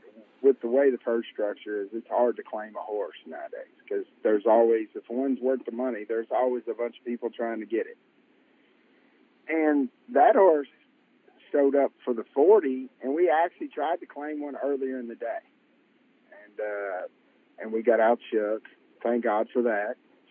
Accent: United States; I grew up in Oklahoma, right down on Preston Highway. We had a little farm. Actually, where the Menard sits now is where that farm was. I grew up right there, went to Southern High School.

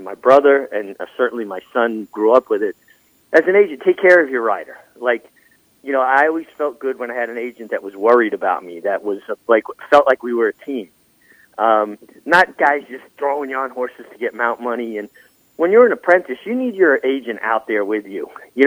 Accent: New York, United States; Growing up in New York, in where I grew up, you were aware of the Derby

